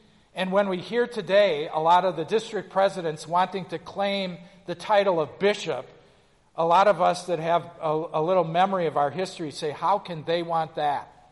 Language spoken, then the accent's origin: English; Dallas, Texas, United States; When I was growing up in West Dallas, they had excommunications every year.